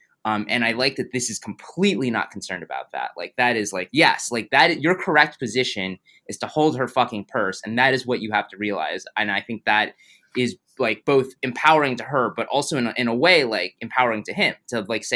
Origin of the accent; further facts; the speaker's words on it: United States; I'm just like, you know, I'm just an American.